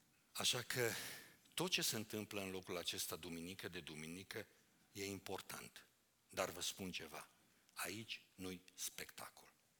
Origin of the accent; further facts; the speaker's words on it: Romania; Și ca un român zgârcit, n-am plătit